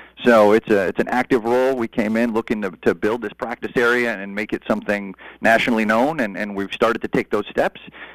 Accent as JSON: {"language": "English", "region": "Connecticut", "country": "United States", "tie": "born or raised there", "said": "I grew up in Connecticut as well, and I remember varying stages of Connecticut"}